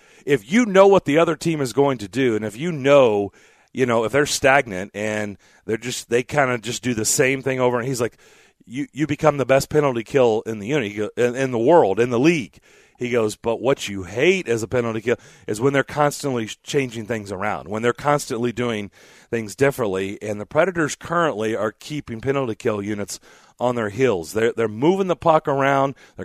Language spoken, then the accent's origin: English; Lexington, Kentucky, United States; I grew up in Lexington. Of course, March.